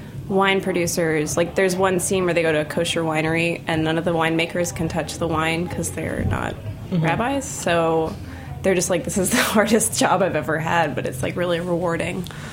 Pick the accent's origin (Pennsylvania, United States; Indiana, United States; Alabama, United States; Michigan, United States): Pennsylvania, United States; New Hope; I grew up outside of Philly in a little town called New Hope, which is on the Delaware River.